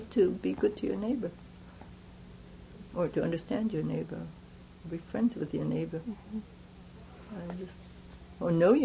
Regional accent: United States; born there; I'm very, very happy that I was born in the United States. I am very happy that I lived an American life

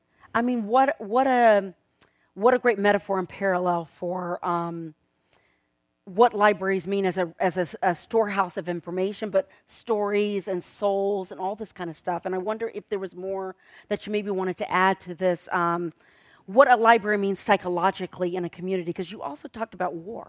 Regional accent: Houston, Texas, United States; I just came back from doing a series of library events in my hometown of Houston.

